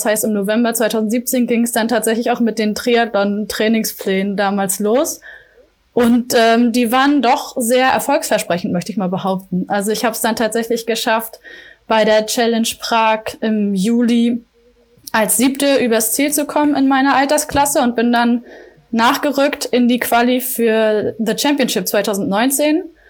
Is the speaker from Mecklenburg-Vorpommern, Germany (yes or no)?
yes; Rostock, Mecklenburg-Vorpommern, Germany; born there; also born or lived in Leipzig; now in Hamburg, Germany; Ich bin 28 Jahre alt und gebürtige Rostockerin. Hab dann unter anderem 3 Jahre lang in Leipzig gewohnt und dort Sportmanagement studiert, bevor ich dann vor ziemlich genau 2 Jahren nach Hamburg gezogen bin